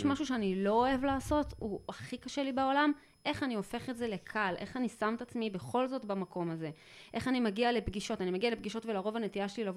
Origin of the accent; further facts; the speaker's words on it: Safed, Northern District, Israel; born there; נולדתי שם, משפחה שלי שם, הבן שלי שם, שני ילדים שלי שם.